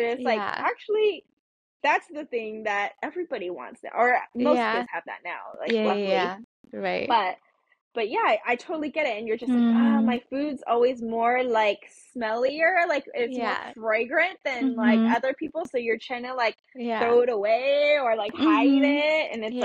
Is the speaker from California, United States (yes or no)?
yes; California, United States; It was the same thing, minority. We lived in like a very white suburban town, so we were I was one of the only other Asian family.